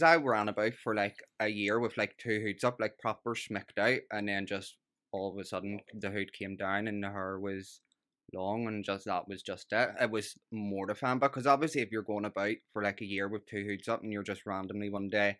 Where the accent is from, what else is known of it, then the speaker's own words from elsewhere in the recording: Dundonald, Northern Ireland, United Kingdom; It wasn't Lockshore because I'm from Dundonald.